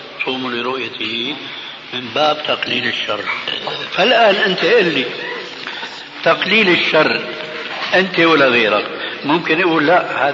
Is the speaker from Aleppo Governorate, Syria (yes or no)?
no; Damascus Governorate, Syria; كما يقولون عندنا في الشام،